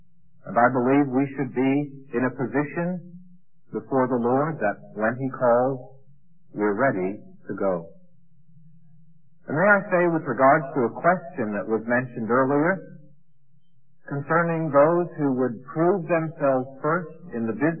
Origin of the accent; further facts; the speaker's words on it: Canada; It's like being a Canadian, you know. People say, what's a Canadian? Well, I'm not an American. Yeah, well, all right. Well, and I'm not an Englishman. I'm not British.